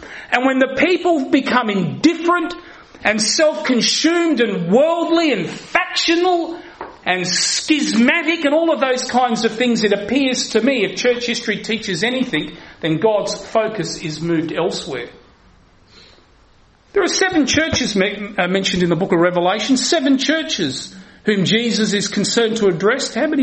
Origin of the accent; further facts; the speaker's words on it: Australia; I'm an Englishman born in the wrong country. It's the land of my parents and all of my relatives. I'm the only Aussie in the family, apart from my own children now.